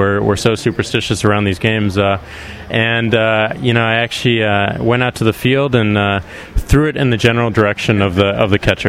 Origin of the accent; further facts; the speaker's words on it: St. Louis, Missouri, United States; I have to be. I'm from St. Louis.